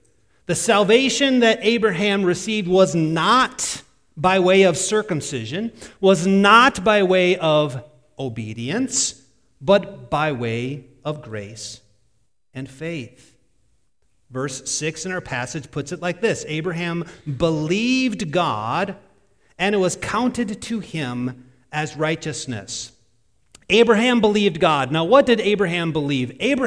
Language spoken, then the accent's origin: English; Iowa, United States; Well, I'm from Northwest Iowa, being born and raised there.